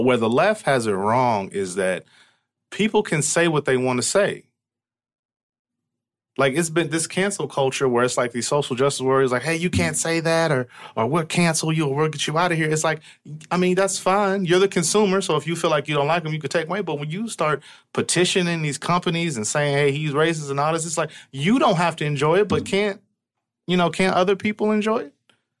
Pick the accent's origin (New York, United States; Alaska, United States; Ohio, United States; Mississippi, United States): Ohio, United States; Cincinnati; you got to talk about my hometown team, y'all. My Cincinnati Bengals.